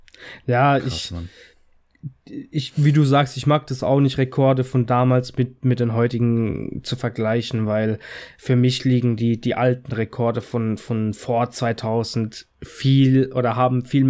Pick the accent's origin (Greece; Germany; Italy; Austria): Italy; Ich meine, als Italiener ist das ja auch nicht weit hergeholt.